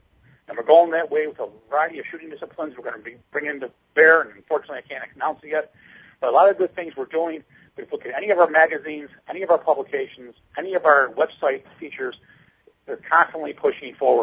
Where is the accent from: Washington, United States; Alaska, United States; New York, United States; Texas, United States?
New York, United States; I first known Joe back after the 9/11 attacks in my home state here of New York.